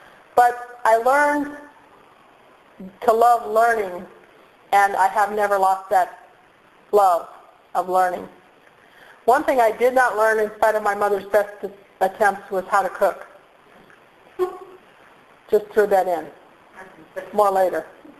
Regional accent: Coalinga, California, United States; born there; I was born in Coalinga, California.

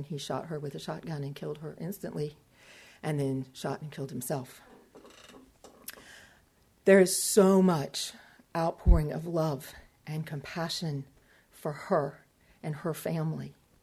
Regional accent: the South, United States; I'm from the South. You know, we're an eye for an eye type of group there, you know?

